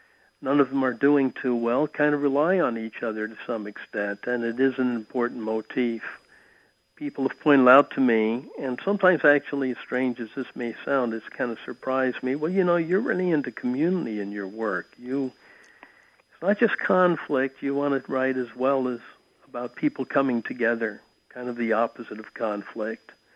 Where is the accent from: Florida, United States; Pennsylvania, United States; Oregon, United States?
Oregon, United States; also born or lived in Northern California / New York; even though I'm from Oregon and spent many years in Northern California and New York and other places that are much cooler and much moister